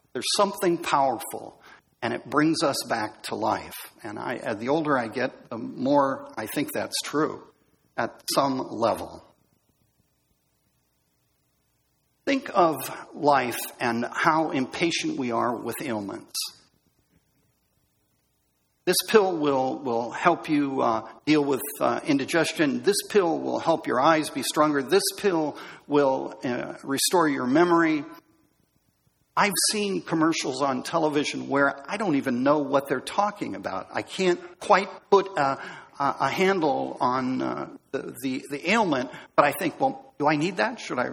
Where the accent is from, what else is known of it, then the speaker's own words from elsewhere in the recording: United States; I grew up here in Central Orange County